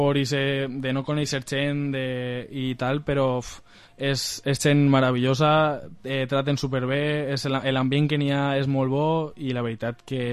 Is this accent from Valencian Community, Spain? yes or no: yes; Villarreal, Valencian Community, Spain; yo soy de Villarreal